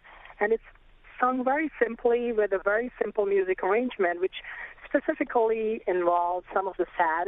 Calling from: New Jersey, United States; Hi, I'm calling from New Jersey, and I'm originally of Indian heritage.

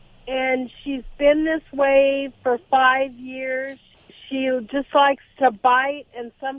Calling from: Los Alamitos, California, United States; I'm in Los Alamitos, California.

